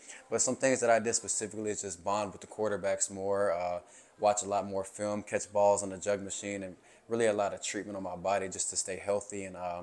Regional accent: Georgia, United States; I just played soccer first, but I grew up in Georgia. I'm 19 years old right now.

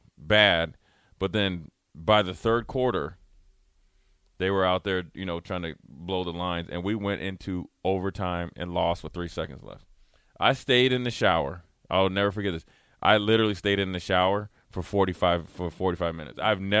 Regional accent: Minnesota, United States; growing up in Minnesota, you just got to play.

